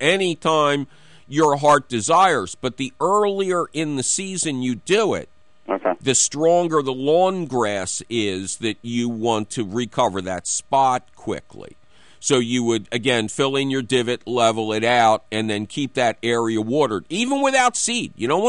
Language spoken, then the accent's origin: English; Philadelphia, Pennsylvania, United States; I grew up in the Tacony section of Philadelphia.